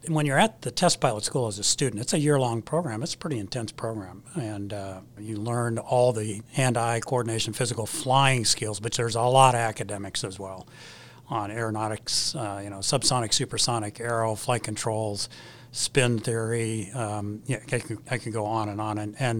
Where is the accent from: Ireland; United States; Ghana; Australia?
United States; Los Angeles, California; I'm from Los Angeles.